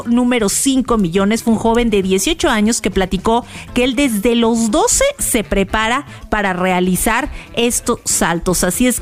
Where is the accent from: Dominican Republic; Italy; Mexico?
Mexico; nosotros como mexicanos que hemos ido de visita a Acapulco